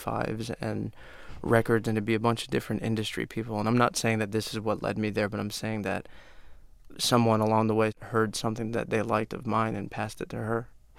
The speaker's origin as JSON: {"language": "English", "town": "Miami", "region": "Florida", "country": "United States", "tie": "born or raised there", "said": "Yeah, I grew up in Miami, and it wasn't the safest place to grow up"}